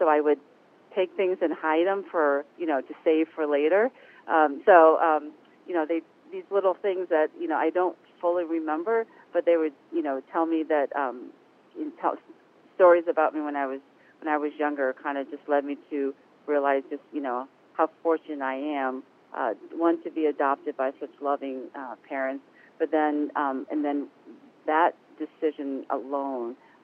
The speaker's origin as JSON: {"language": "English", "town": "Fairport", "region": "New York", "country": "United States", "tie": "born or raised there", "said": "I grew up in Fairport, New York. So, just, you know, it's like a 3-hour drive to Toronto."}